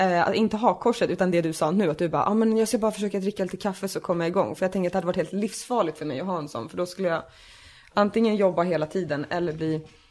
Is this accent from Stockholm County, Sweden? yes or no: yes; Sorunda, Stockholm County, Sweden; Så när jag bara, ja men utanför Nynäs. Så hon bara, ja men jag kommer också utanför Nynäs. Så jag bara, ja men Sorunda heter det.